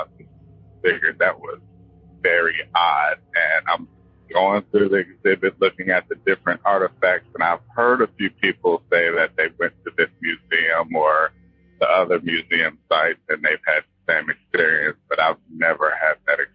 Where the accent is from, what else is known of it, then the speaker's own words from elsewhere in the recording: Wichita, Kansas, United States; I'm too from Wichita